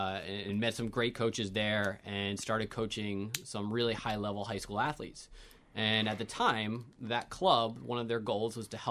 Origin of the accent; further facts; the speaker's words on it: Pennsylvania, United States; I grew up in Pennsylvania.